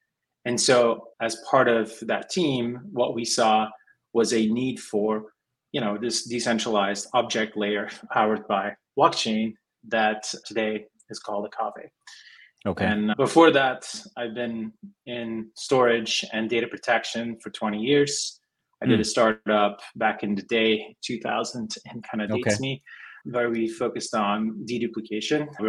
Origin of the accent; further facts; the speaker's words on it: Belgium; now in United States; And then after that, I moved to the US. I'm originally from Belgium